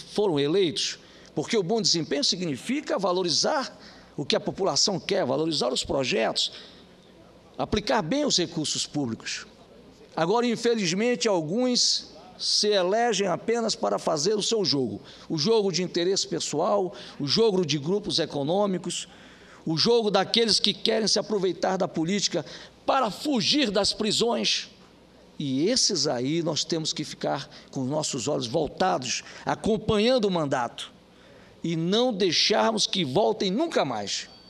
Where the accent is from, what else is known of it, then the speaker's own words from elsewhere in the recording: Manaus, Amazonas, Brazil; Eu saio e sou do estado do Amazonas, nasci em Manaus